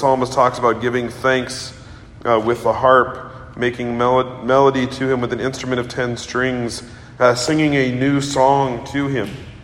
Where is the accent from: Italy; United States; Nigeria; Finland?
United States; Kansas City, Missouri; I grew up in Kansas City, and I remember when I was a child back in 1985 and the Royals winning the World Series against the St. Louis Cardinals